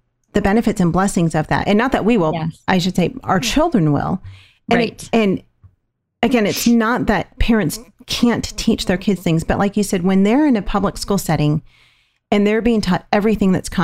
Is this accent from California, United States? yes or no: yes; California, United States; You know, we're from California